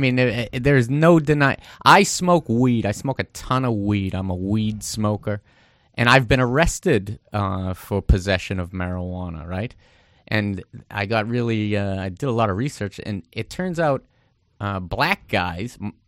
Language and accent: English; Boston, Massachusetts, United States; from Boston, and I mean, supposedly we're the most racist city in the North